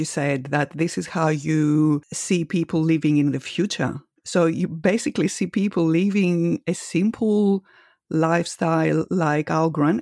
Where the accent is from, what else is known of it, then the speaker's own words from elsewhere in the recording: Greece; when I was growing up in Greece, they used to have a garden